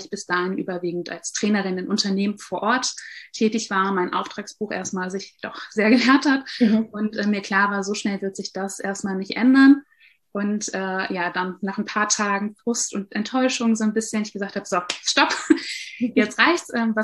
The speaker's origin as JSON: {"language": "German", "region": "North Rhine-Westphalia", "country": "Germany", "tie": "born there", "said": "Ich bin begeisterte Psychologin. Ich komme gebürtig auch aus dem Rheinland und hat es mich nach vielen Jahren wieder hier zurückverschlagen"}